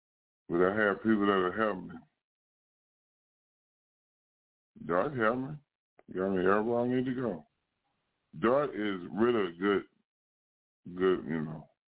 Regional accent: Dallas, Texas, United States; I want to be in South Dallas. I'm from South Dallas. Grew up between Madison and Lincoln.

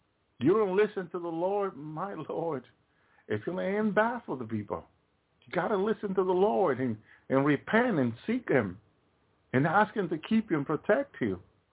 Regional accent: Massachusetts, United States; remember, I come from Massachusetts. Where's Moderna in Massachusetts?

